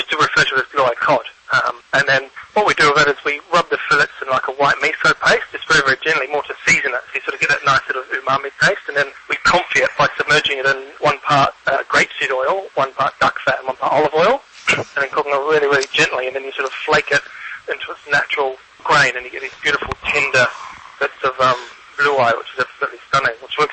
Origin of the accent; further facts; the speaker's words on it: New Zealand; moved away as an adult; I was actually from New Zealand originally, a small little country of New Zealand, and did my apprenticeship there